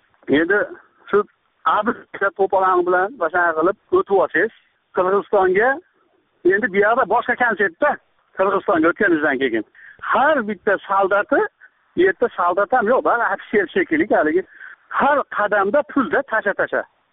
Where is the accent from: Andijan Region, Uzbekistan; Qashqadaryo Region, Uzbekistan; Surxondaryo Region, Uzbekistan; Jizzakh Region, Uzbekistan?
Andijan Region, Uzbekistan; Marhamat; now in Moscow, Russia; Andijonning Marhamatidan